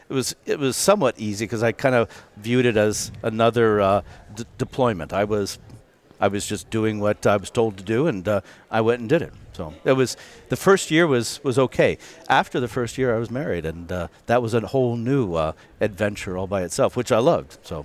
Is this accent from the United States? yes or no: yes; Virginia, United States; Well, I grew up outside of Washington, D.C., in Virginia. More or less, my dad's job caused us to move around quite a bit. But Virginia, I was born there. I think of myself as having been raised there.